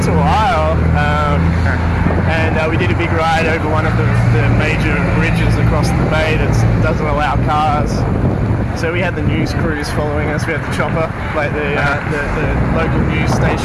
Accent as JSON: {"language": "English", "town": "Melbourne", "region": "Victoria", "country": "Australia", "moved": "as an adult", "lives_now": "United States", "said": "No, I'm from Australia."}